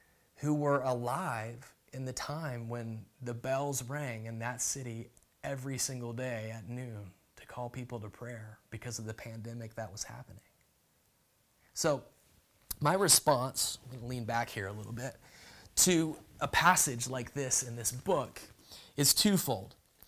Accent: Augusta, Georgia, United States; it is a history of First Presbyterian Church of Augusta, Georgia, which is my hometown.

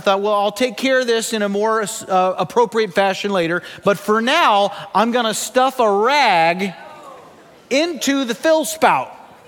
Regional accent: Sioux Falls, South Dakota, United States; I grew up in Sioux Falls, South Dakota. The winters up there are of a particularly Arctic nature.

